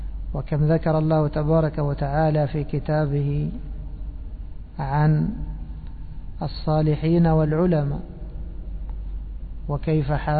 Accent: Cairo, Cairo Governorate, Egypt; كان عندنا في مصر في القاهرة قارئ معروف

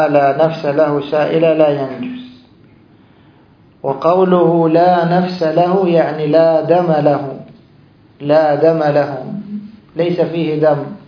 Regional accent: Egypt; الجبن القديم كما عندنا في مصر يضعونه في آنية فخارية

